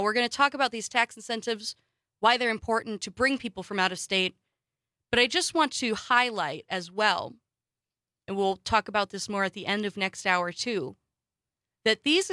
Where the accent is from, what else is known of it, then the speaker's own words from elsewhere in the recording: Wausau, Wisconsin, United States; also born or lived in Stevens Point; now in Milwaukee, United States; as a Wisconsin girl. I was born in Stevens Point. I grew up I was born in Stevens Point. I grew up for the first 10 years of my life near the UP border. Grew up the next almost a decade of years in Wausau.